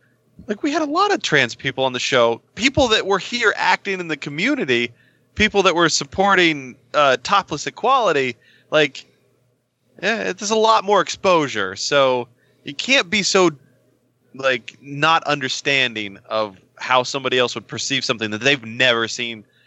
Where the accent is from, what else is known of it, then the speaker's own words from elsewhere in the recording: Kentucky, United States; I mean, when I was growing up in Kentucky, I never saw anybody that was trans, ever.